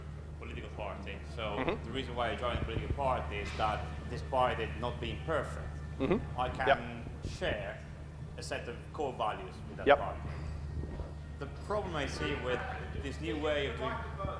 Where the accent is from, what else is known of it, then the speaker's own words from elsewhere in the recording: Italy; English is a second language; I'm from Italy, we've seen that quite a lot with movements.